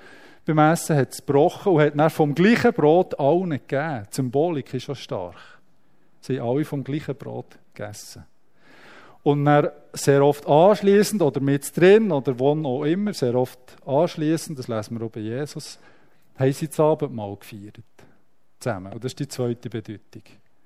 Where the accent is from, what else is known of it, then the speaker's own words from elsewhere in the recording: Switzerland; auch als Schweizer